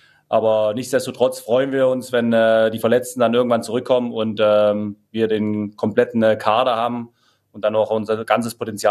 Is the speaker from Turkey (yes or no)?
no; Dresden, Saxony, Germany; jeder Junge aus Dresden möchte natürlich schwarz-gelb tragen. Und deswegen hat es mich extrem stolz gemacht.